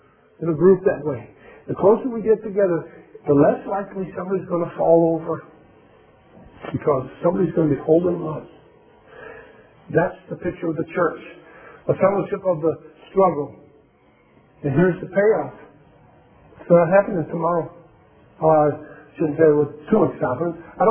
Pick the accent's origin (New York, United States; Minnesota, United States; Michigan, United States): Michigan, United States; You know, growing up in Michigan, there were times when we'd get this much snow.